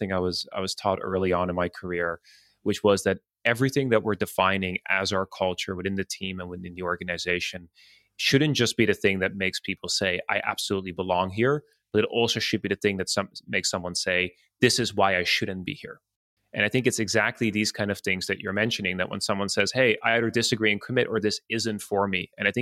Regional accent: Netherlands; I'm from the Netherlands originally, and we have a culture where being direct is similar to the Israelis and to many, and we're quite known for it.

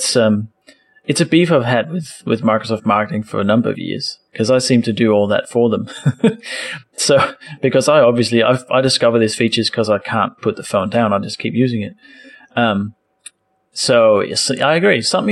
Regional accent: Denmark; now in Australia; I'm a Danish guy living in Australia, but I still want Danish keyboard and Australian keyboard on my phone because I text my mum in Danish

